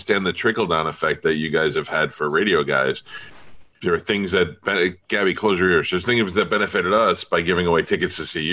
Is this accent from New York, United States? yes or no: yes; Staten Island, New York, United States; Yeah, I got to tell you, and I grew up in Staten Island.